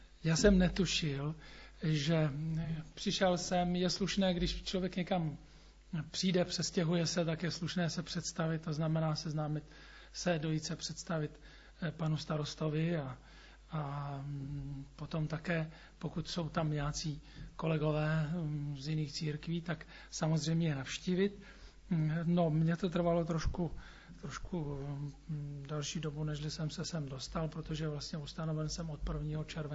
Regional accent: Vysočina Region, Czechia; já jsem, pocházím z Vysočiny, z toho západního konce, tam, co, jak bych to řekl, tam, co je Želivská přehrada, zhruba tak. A sem přicházím z Poličky, kde jsem bylo mé poslední působiště, a to je taky na Vysočině.

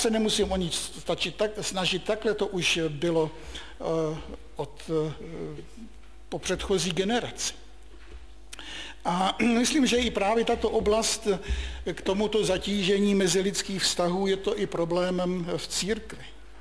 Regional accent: Bohemia, Czechia; tak už jsem se téměř přihlásil, že jsem taky z Čech

